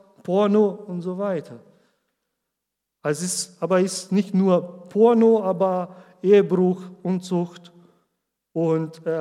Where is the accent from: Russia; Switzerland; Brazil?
Brazil; now in Germany; Und ich kann ein Beispiel von mir geben, dass wir sind aus Brasilien vor 9 Jahren und wir haben nichts mitgebracht, nur Klamotten und so.